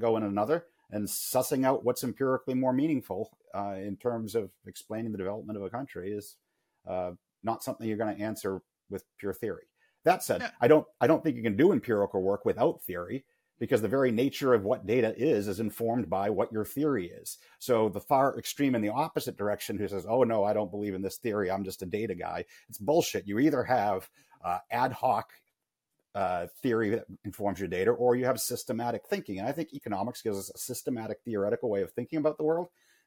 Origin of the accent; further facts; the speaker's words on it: Massachusetts, United States; I grew up in Massachusetts, a student of the American Revolution who would go to Lexington and Concord.